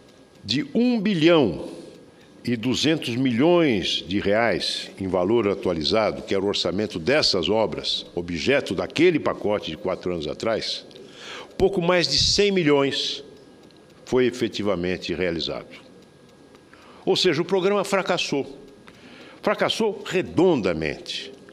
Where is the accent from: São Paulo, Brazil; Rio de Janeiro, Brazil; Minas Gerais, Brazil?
São Paulo, Brazil; São José do Rio Preto; a BR que passa na minha cidade natal, São José do Rio Preto.